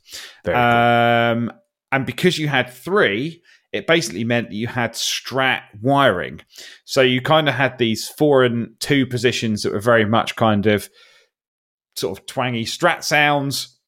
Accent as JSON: {"language": "English", "town": "Ipswich", "region": "East of England", "country": "United Kingdom", "said": "Obviously, I'm from Ipswich Town."}